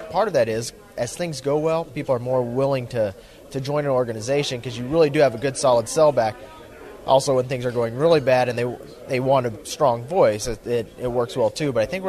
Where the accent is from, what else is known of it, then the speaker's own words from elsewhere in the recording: Geltner, Nebraska, United States; I'm from Geltner, Nebraska. I farm with my dad and my brother there